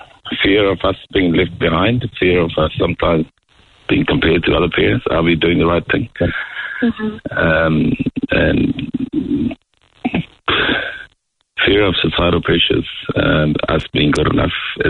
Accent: India; my wife is Maori and I'm Indian, so sometimes I'm stuck in the expectations that, you know, my children should follow my culture beliefs

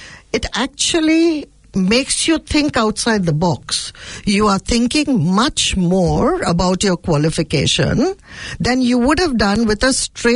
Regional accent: India; I'm Indian

